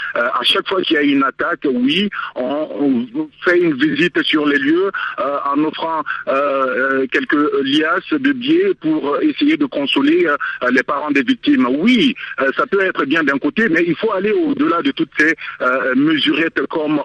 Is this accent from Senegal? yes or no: no; Mali; je suis malien